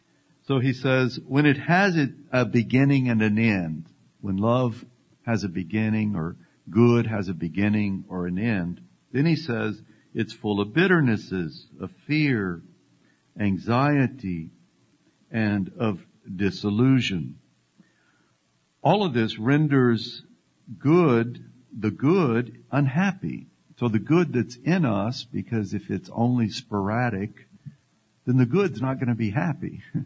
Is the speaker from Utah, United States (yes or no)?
no; Texas, United States; continue this program broadcast today from Great State, my home state of Texas.